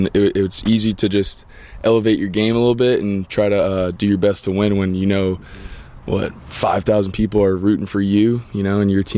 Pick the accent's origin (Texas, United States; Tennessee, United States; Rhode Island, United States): Rhode Island, United States; I played 5 years at the University of Rhode Island, a D1 out of Rhode Island, my home state